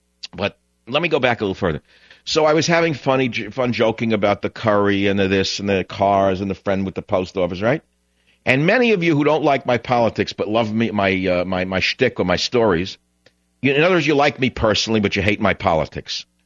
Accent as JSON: {"language": "English", "town": "Bronx", "region": "New York", "country": "United States", "tie": "born or raised there", "said": "Although I grew up in the Bronx and he grew up in Brooklyn and we didn't know each other, this is almost shocking."}